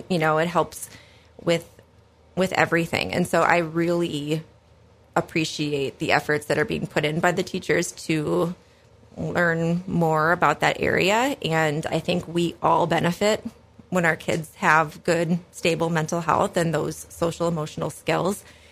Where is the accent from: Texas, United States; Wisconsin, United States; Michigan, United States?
Wisconsin, United States; Ripon; I'm originally from Ripon, and so I grew up here and went through the school district.